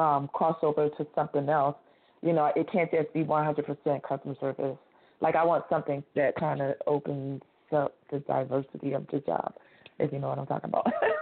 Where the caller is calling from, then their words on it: Arizona, United States; from Arizona.